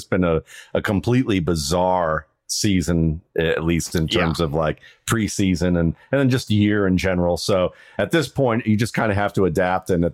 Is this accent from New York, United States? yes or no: no; Cleveland, Ohio, United States; I grew up in Cleveland, Ohio for a little bit. They used to have a bowling bus when I was growing up.